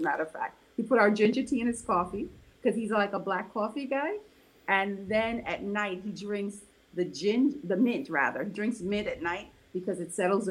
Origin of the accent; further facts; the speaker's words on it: Jamaica; "Well, I'm from Jamaica. I love tea. My grandfather lived to be 107, drinking tea.